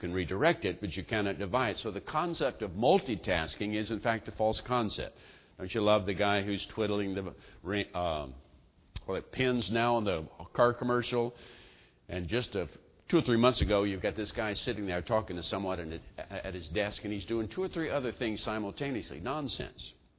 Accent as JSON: {"language": "English", "region": "the South", "country": "United States", "tie": "born or raised there", "said": "getting around to it was a phrase I grew up with in the South"}